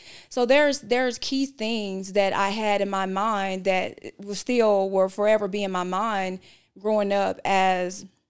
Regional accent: Mississippi, United States; that's what I have to say as far as a person growing up in Mississippi. I knew that I was not, it was not destined for me to stay in Mississippi.

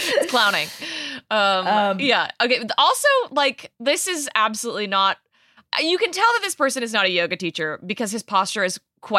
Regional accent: Michigan, United States; because I'm from Michigan.

